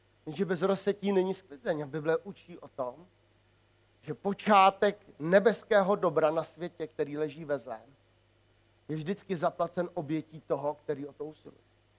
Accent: Bohemian Forest, Czechia; Já jsem kluk ze Šumavy.

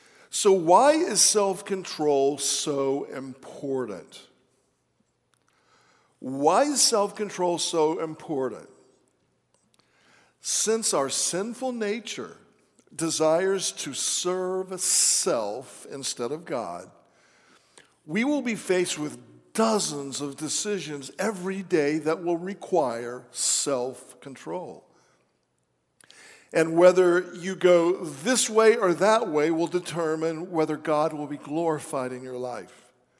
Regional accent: North Carolina, United States; But when I was a little boy growing up in North Carolina, my pastor used to use this illustration

